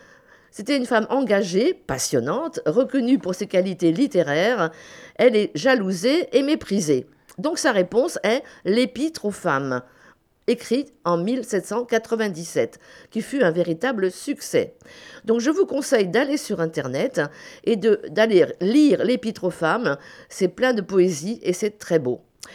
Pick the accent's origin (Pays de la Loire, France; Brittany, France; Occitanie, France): Pays de la Loire, France; Nantes; moi, je suis née à Nantes. Donc j'ai habité toute ma jeunesse sur l'île de Nantes, dont une partie justement s'appelait Sainte-Anne, l'île Sainte-Anne.